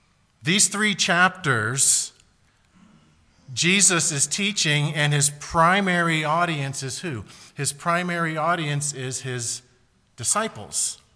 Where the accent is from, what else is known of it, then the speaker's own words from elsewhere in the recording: Pennsylvania, United States; As they said, we are from Pennsylvania.